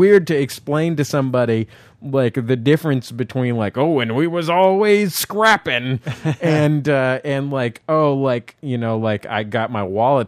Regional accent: San Francisco, California, United States; I grew up in San Francisco. I had this 49ers jacket.

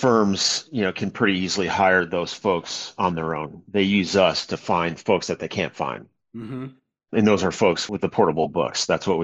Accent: Chicago, Illinois, United States; Yeah, so I was born in Chicago. First 10 years of my life were spent on Marine Corps bases.

